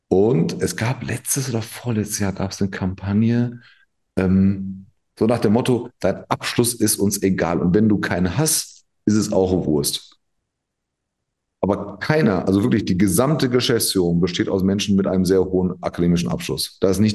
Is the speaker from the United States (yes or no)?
no; Turkey; Ich meine, ich bin selber Türke.